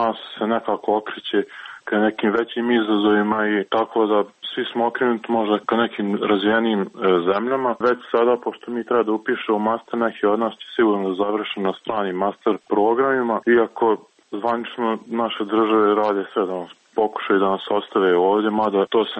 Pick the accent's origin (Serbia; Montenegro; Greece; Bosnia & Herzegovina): Bosnia & Herzegovina; Novi Grad, Republika Srpska; ja sam iz Novog Grada, jedan momak iz Brčkog, jedan iz Dervente i jedan iz Bratunca